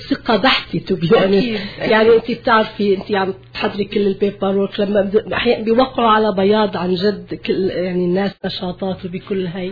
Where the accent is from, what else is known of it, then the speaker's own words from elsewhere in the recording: Syria; now in Canada; نحن من سوريا